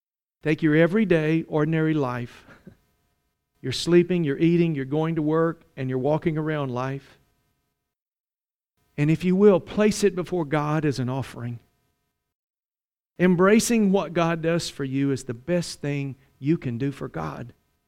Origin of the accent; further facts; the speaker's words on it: Mississippi, United States; You know, where I grew up in Mississippi, some of you could not tell that I was born in the South.